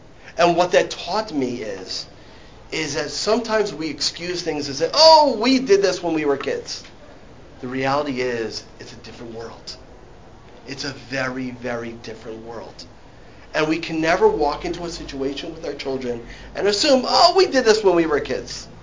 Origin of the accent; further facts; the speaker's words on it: Washington, District of Columbia, United States; Now, growing up in the Washington, D.C. area, it was all about the Redskins.